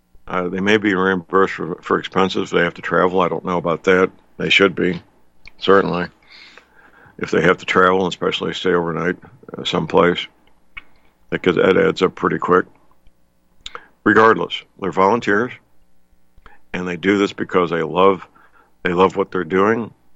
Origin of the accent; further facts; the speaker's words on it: St. Louis, Missouri, United States; Very nice and polite and well-trained men and women in my hometown, St. Louis, not in Manila, Philippines, or India.